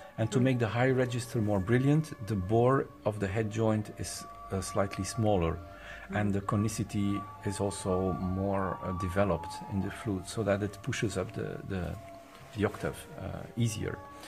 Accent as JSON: {"language": "English", "country": "Belgium", "said": "I'm from Belgium. I work in Brussels and in Paris as a teacher"}